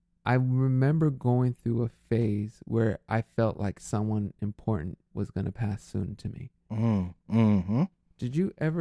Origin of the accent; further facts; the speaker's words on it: United States; I am an American. I live here in the States